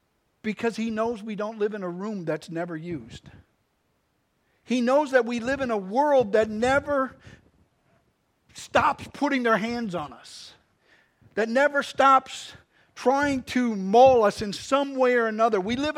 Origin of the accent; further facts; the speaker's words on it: Texas, United States; now in Pennsylvania, United States; In 1984, I moved here from Texas to Pennsylvania, and as I was trying to establish from being a Texan to a person in PA, I noticed a few things.